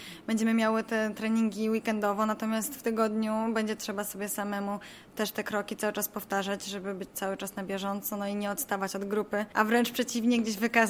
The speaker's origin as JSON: {"language": "Polish", "town": "Opole", "region": "Opole Voivodeship", "country": "Poland", "said": "jestem z Opola."}